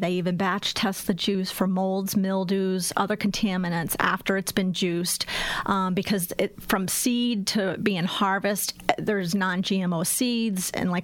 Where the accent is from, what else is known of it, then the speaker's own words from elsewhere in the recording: Maryland, United States; also born or lived in Massachusetts; I'm originally from Maryland, so believe it or not, I grew up on a farm, and my mother canned. We had our own pigs.